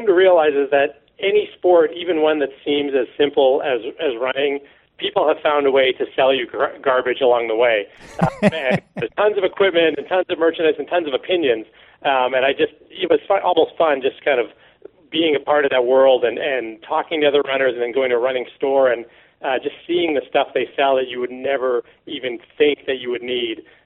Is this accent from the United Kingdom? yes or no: no; Canada; I'm Canadian.